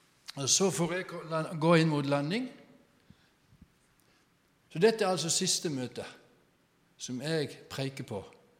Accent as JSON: {"language": "Norwegian", "region": "Southern Norway", "country": "Norway", "tie": "born or raised there", "said": "vi var ferdig med høsten og hjemme på Sørlandet."}